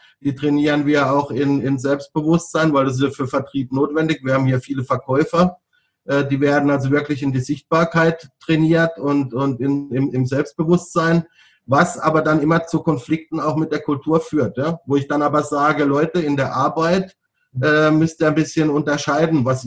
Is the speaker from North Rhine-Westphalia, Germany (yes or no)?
no; Baden-Württemberg, Germany; Ja gut, also ich komme ja aus Süddeutschland, gut, ich komme jetzt aus Baden